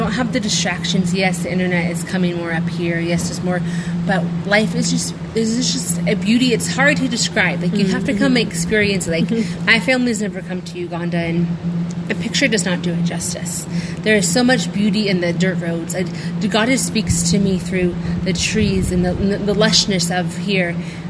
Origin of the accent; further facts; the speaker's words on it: United States; Especially me being an American, there's a lot of misconception.